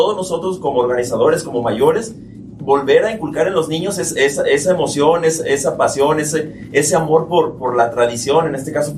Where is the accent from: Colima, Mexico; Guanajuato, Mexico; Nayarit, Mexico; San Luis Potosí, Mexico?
Colima, Mexico; Comala; yo que soy de Comala, pues afortunadamente todavía vivimos en un pueblo seguro.